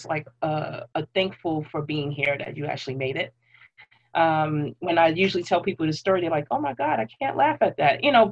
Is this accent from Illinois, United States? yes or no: no; Brooklyn, New York, United States; Oh, 80s baby growing up in Brooklyn. Oh, man. So many things have changed over the last, well, I've been here for, what, 32 years of my life?